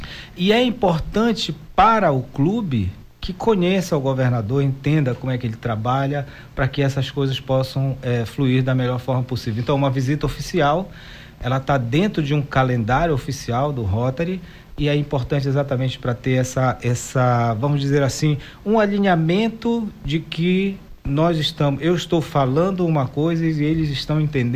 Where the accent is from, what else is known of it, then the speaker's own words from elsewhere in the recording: Belém, Pará, Brazil; Eu sou de Belém.